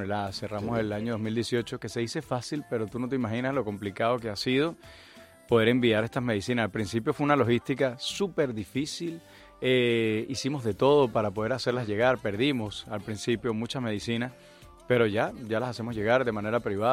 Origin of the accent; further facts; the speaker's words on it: Venezuela; Soy venezolano y no me puedo desarraigar, ¿no?, de lo que está sucediendo